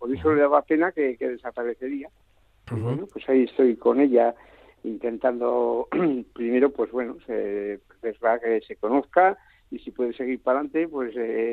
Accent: Ormijana, Basque Country, Spain; Egunon, bueno, pero soy de Ormijana

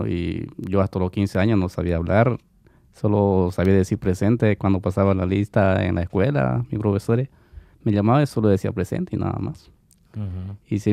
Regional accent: Bolivia; Bueno, como le decía, yo vengo de Bolivia.

